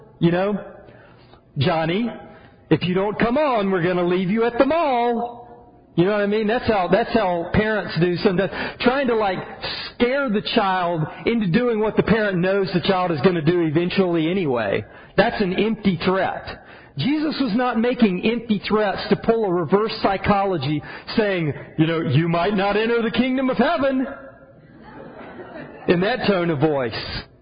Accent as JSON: {"language": "English", "region": "the South", "country": "United States", "tie": "born or raised there", "said": "I was a religious kid growing up in the South, in a home with Christian parents, going to church every time the doors opened."}